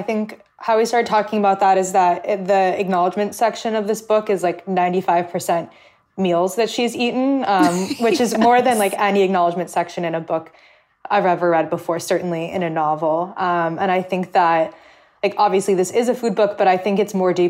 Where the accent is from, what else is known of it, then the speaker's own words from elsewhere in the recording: California, United States; I grew up in California.